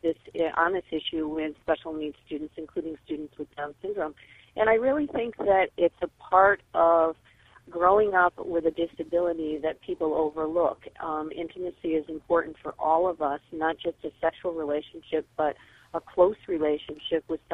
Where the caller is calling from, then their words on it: Milford, Massachusetts, United States; I'm calling from Milford, Massachusetts.